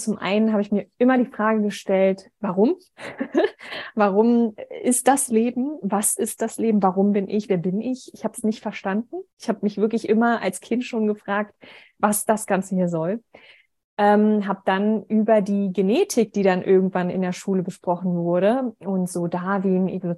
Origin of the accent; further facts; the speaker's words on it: Berlin, Germany; born there; ich bin 33, ich bin fast 34, bin in Berlin geboren, habe aber tatsächlich auch in meinem Blut nicht nur deutsches Blut, sondern tatsächlich auch asiatisches Blut. Meine Mutter kommt aus dem sehr, sehr, sehr entfernten östlichen Teil, asiatischen Teil von Russland.